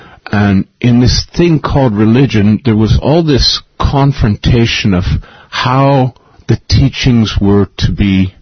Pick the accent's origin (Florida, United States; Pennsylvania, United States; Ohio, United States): Ohio, United States; Youngstown; now in Mount Madonna, United States; But I grew up in a place called Youngstown, Ohio, which is in middle America, which, like I said, was a mafia town